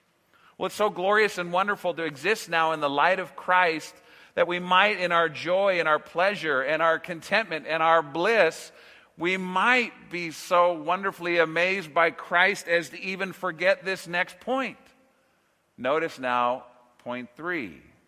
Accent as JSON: {"language": "English", "region": "California", "country": "United States", "tie": "born or raised there", "said": "You see, I grew up in Southern California. I've really lived here most all of my life"}